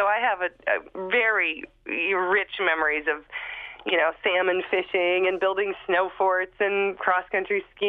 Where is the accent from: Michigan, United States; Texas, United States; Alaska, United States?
Alaska, United States; now in Los Angeles, United States; I'm originally from Alaska. I've moved around a bit, but originally from Alaska.